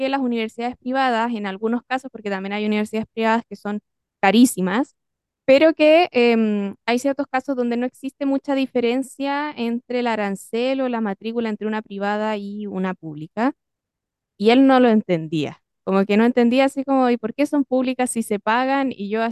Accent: Chile; uno como estudiante chileno como que podía apadrinar a un estudiante que venía de fuera.

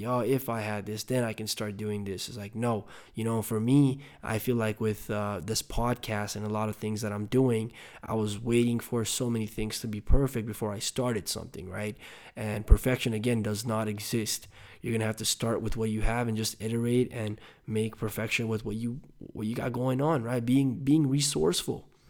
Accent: Nepal; moved away; I was an immigrant from Nepal, so I used to go to the dollar store and buy a $1 recorder and still make it sound good, right?

